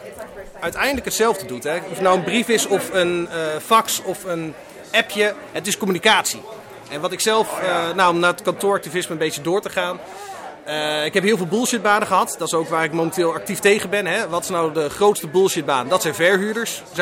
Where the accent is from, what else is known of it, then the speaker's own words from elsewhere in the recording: Friesland, Netherlands; now in Apeldoorn, Netherlands; Ik kom eigenlijk uit Friesland. Ben door de woningcrisis een paar jaar geleden in Apeldoorn terechtgekomen.